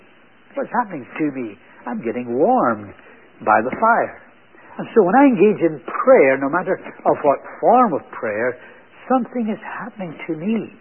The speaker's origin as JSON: {"language": "English", "region": "Scotland", "country": "United Kingdom", "tie": "born or raised there", "said": "Now, I was brought up in Scotland."}